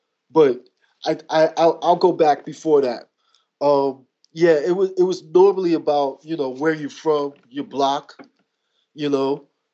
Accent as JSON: {"language": "English", "region": "New York", "country": "United States", "tie": "born or raised there", "said": "It's like growing up in New York. You know how it is. It's like we're all together. We all grew up together."}